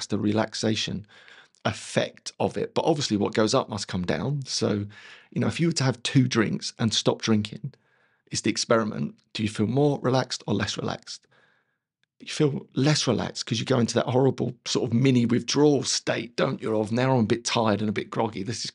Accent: Dagenham, London, United Kingdom; I was this little tough kid growing up in Dagenham, and I loved bird watching and knitting with my nans.

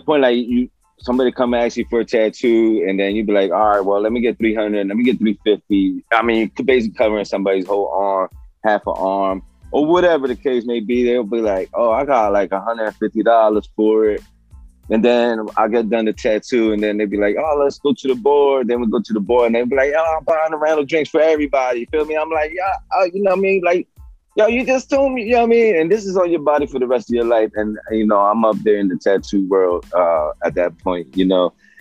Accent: Vineland, New Jersey, United States; I'm from South Jersey, Vineland, New Jersey, to be exact

